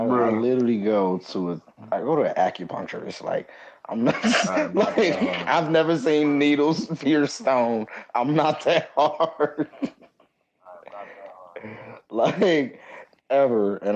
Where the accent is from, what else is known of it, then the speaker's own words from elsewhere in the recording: Detroit, Michigan, United States; I'm from Detroit.